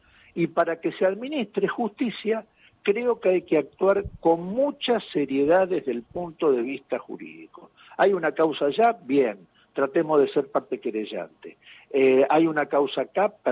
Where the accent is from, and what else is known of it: Argentina